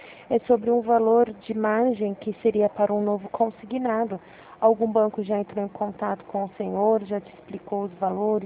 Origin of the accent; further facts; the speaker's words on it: Ribeirão Preto, São Paulo, Brazil; Eu sou da cidade de Ribeirão Preto.